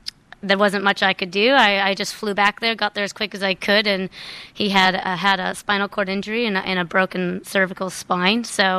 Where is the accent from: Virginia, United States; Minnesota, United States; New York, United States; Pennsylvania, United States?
Minnesota, United States; I was actually back in my home state in the U.S. of Minnesota